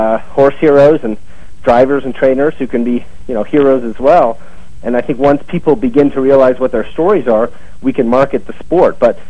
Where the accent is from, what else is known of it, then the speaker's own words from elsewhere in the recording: Montreal, Quebec, Canada; Not only that, but a native Canadian, born and raised in Montreal.